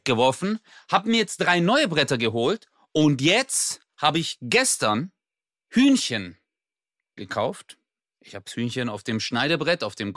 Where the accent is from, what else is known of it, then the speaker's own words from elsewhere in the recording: Baden-Württemberg, Germany; Ich bin Schwabe.